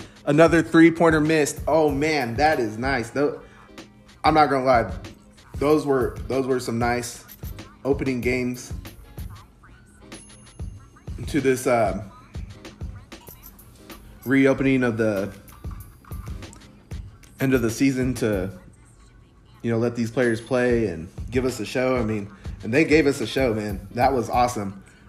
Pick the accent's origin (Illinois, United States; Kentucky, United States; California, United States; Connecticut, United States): California, United States; I am from California. Those are my two California teams, are the Kings and Lakers.